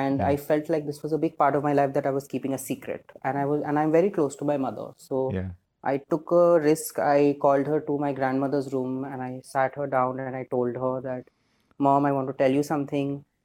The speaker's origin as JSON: {"language": "English", "country": "India", "second_language": "English", "said": "I'm from India, and I'm currently pursuing my master's degree from Azim Prem University in Bangalore."}